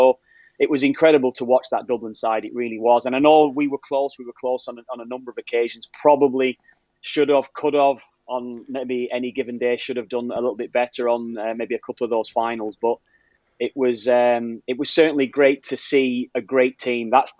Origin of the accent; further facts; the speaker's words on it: Preston, North West England, United Kingdom; So we'd always have to go to Manchester. I grew up in Preston.